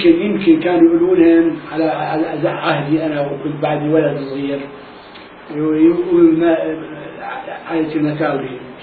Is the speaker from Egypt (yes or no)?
no; Palestine; moved away; لا كان عندنا بالبلد نخلة مشهورة وطلعنا من فلسطين ب48 نخلة وحيدة ما في غيرها للبلد